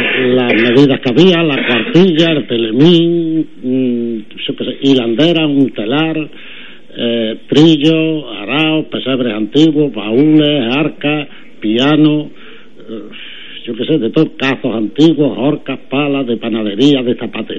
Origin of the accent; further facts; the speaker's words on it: Pedroche, Andalusia, Spain; para que sea para Pedroche, para mi pueblo.